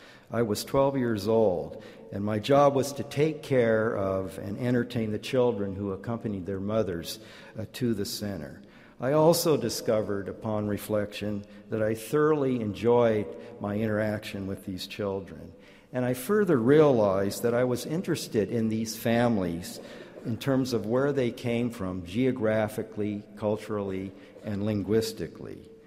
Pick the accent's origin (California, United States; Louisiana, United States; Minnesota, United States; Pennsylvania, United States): California, United States; Orange; I grew up in Orange, a former citrus-growing rural community, which became a suburb of the immense Los Angeles County.